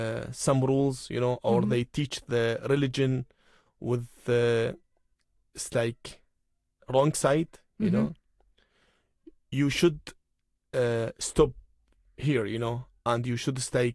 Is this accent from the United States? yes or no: no; Iraq; Exactly in Iraq, you know, because I am from Iraq, so I know what has happened in my country.